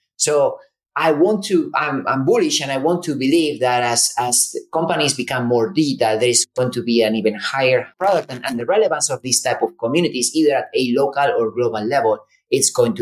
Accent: Spain; now in San Francisco, United States; Yeah, I'm from Spain, living in San Francisco.

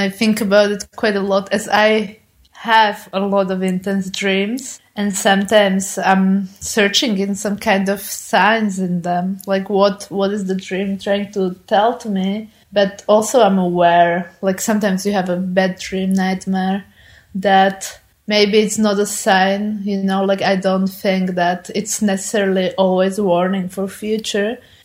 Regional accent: Bratislava, Bratislava Region, Slovakia; I grew up in Slovakia. I'm from the capital city, Bratislava, but most of my childhood I grew up in this town, which is kind of on the outskirts of Bratislava. I grew up in this very usual housing estate.

